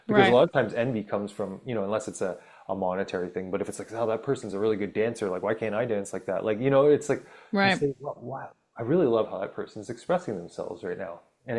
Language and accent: English; Ontario, Canada; I grew up in Northern Ontario.